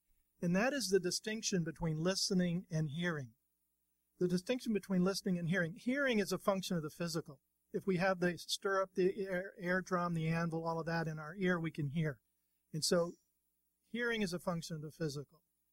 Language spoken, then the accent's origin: English; West Palm Beach, Florida, United States; Well, I'm a Florida boy, born and raised in Florida, over in West Palm Beach, and lived here most of my life until we started our travels